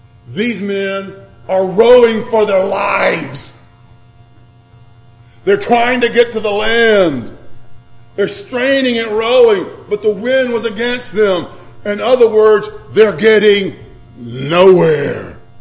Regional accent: Grenada, Mississippi, United States; Where I grew up in Grenada, there was Grenada Lake.

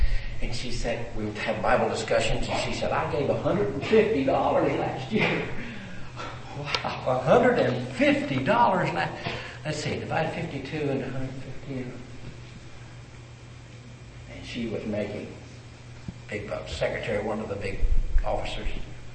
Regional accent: Peoria, Illinois, United States; Where we grew up in Peoria

